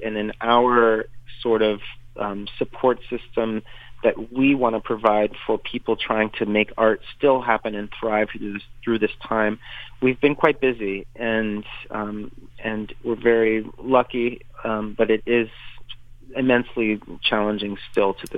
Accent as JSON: {"language": "English", "town": "Miami", "region": "Florida", "country": "United States", "tie": "born or raised there", "also_born_or_lived": "Cleveland", "said": "Well, I'm a Cuban-American, and I grew up in Miami, Florida, and went to arts middle school and arts high school there at the New World School of the Arts. And then I moved from sunny Miami to very snowy Cleveland"}